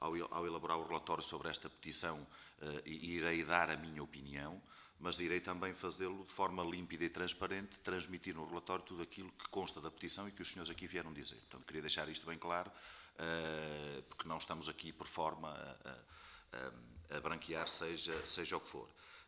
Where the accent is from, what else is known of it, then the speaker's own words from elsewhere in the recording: Baião, Porto, Portugal; eu sou de Baião, de um concelho que é bem perto.